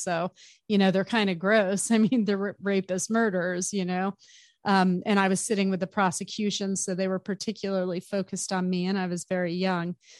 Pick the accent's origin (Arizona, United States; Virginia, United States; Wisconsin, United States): Arizona, United States; But I grew up in Arizona. We've had guns my whole life, so nothing new.